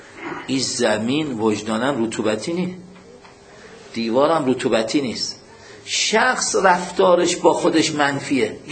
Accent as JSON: {"language": "Persian", "town": "Mashhad", "region": "Razavi Khorasan", "country": "Iran", "tie": "born or raised there", "said": "حاج آقا بنده بچه مشهدم، استان خراسان رضوی، نیمه خشک."}